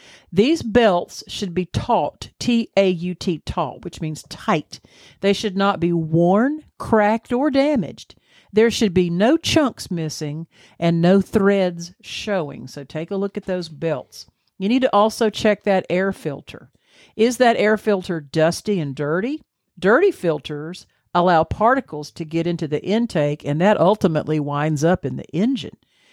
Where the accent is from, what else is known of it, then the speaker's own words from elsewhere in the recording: Alabama, United States; also born or lived in Tennessee; And we grew up in Alabama and Tennessee, so it was hot.